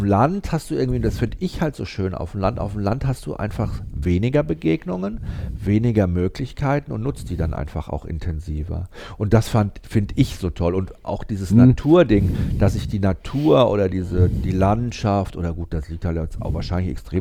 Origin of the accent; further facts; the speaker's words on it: Northern Germany, Germany; bei uns in Norddeutschland ist natürlich auch so, da sind sie ja auch manchmal halt ein bisschen so zurückhaltender